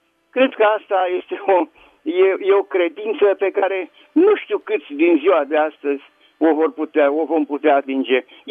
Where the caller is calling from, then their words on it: Târgu Mureș, Mureș County, Romania; de la Târgu Mureș.